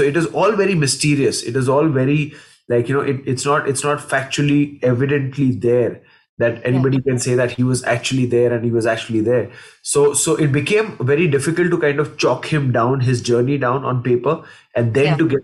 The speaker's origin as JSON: {"language": "English", "town": "Mumbai", "region": "Maharashtra", "country": "India", "tie": "born or raised there", "said": "I belong to a Punjabi family. I'm born and raised in Mumbai, but my ancestral house, my pind, is in Hoshiarpur, which is just 2 hours away from Jallianwala Bagh."}